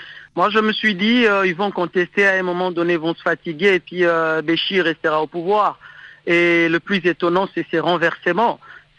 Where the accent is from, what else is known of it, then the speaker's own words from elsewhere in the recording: DR Congo; Vous savez, moi je suis Congolais, je suis en RDC.